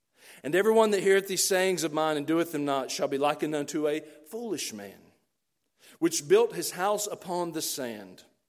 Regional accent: Georgia, United States; I grew up near Atlanta.

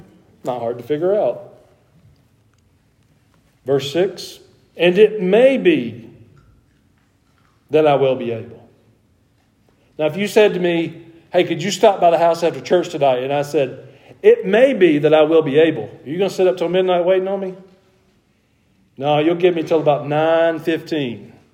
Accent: Georgia, United States; We grew up in North Georgia. The methods there were even different than just here in Middle Tennessee.

